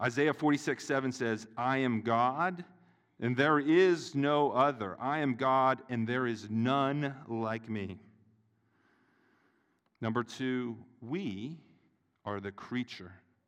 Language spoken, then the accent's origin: English; the South, United States; I'm from the South, so I like this.